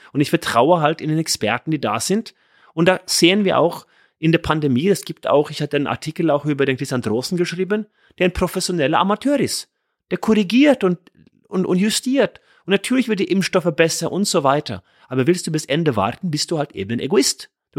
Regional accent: Norway; insbesondere in Norwegen, meiner Heimat war es ja immer so sehr stark an der Küste

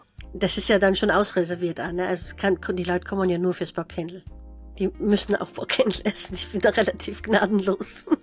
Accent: Styria, Austria

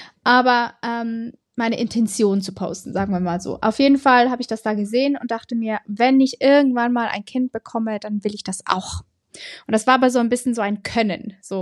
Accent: Switzerland; ich bin aus der Schweiz.

